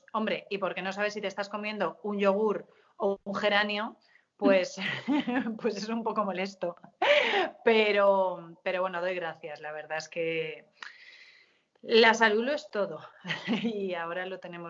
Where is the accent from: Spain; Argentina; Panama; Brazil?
Spain; Lloret de Mar, Catalonia; now in Madrid, Spain; Radio Marina era la radio que yo escuchaba en mi pueblo, en Lloret de Mar, sí. De pequeña.